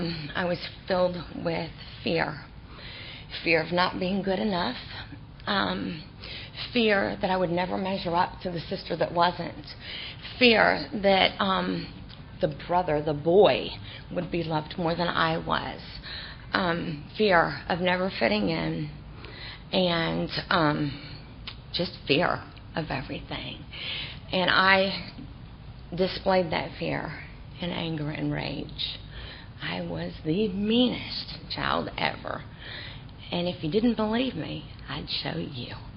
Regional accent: Anderson, Indiana, United States; born there; I was born in 1970 in Anderson, Indiana.

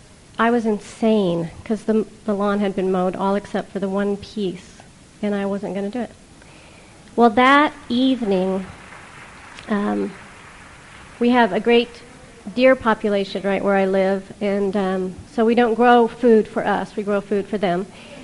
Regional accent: Nebraska, United States; now in Boulder, United States; I'm from Boulder, Colorado. I originally hail from Nebraska, where having a green lawn is like the best thing that you can have.

